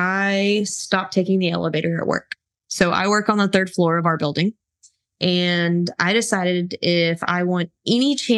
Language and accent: English; Dallas, Texas, United States; Once again, we're from the Texas area, specifically the North Texas Dallas area.